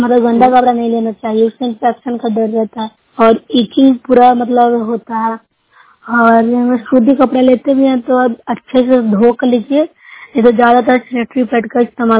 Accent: Bihar, India; मैं नूर साहब ब्लॉक से हूँ, जीना नालंदा की रहने वाली हूँ।

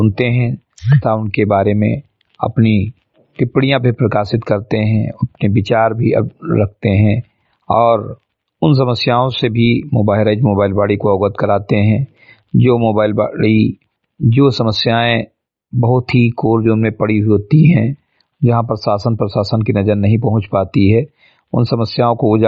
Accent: Bahraich, Uttar Pradesh, India; ग्राम सभा समिति घटी विकासखंड मेनपुरा जनपद बहराइच का मूल निवासी हूं

